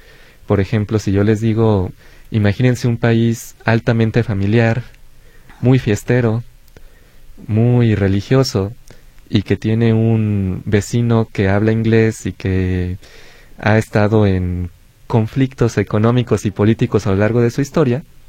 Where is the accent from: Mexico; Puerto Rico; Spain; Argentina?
Mexico; accent: cantadito; en otros lugares del país definen nuestro acento como cantadito.